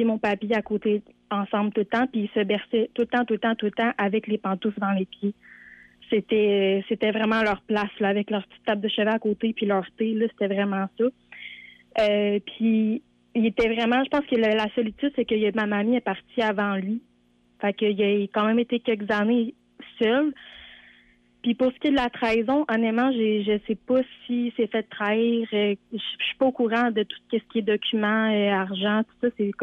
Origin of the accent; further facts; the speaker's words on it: Quebec, Canada; Moi, je viens de l'Abitibi